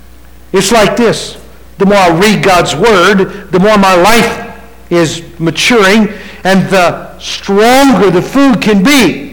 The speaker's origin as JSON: {"language": "English", "region": "West Virginia", "country": "United States", "tie": "born or raised there", "said": "And you know, I grew up in West Virginia. We don't eat snacks. We like meals."}